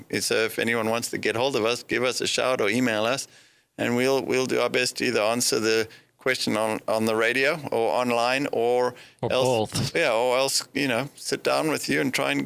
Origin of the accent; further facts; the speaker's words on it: South Africa; For me, being South African